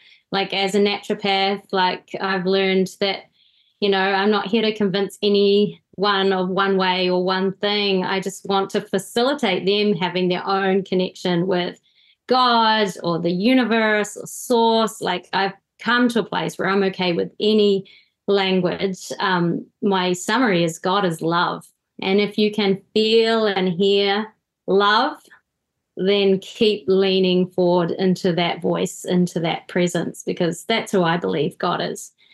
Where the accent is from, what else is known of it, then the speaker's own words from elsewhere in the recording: New Zealand; I have always been in New Zealand, so I'm born and raised in New Zealand. But I am... my dad is a Kiwi European and my mum is Fijian Indian.